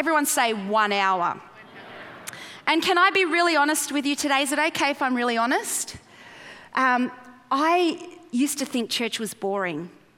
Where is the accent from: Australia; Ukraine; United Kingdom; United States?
Australia; Sydney, New South Wales; accent: Australian; Anyway, I'm here. I'm from Sydney, Australia, and it's just a great, great privilege for me to be here today.